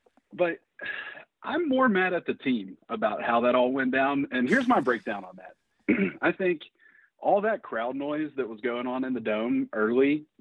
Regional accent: West Monroe, Louisiana, United States; I grew up in a small town in Georgia, but my dad, luckily, I grew up in West Monroe, Louisiana.

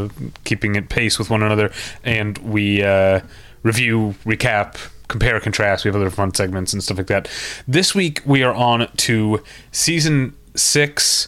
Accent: Midwest, United States; nothing like where I grew up in the Midwest

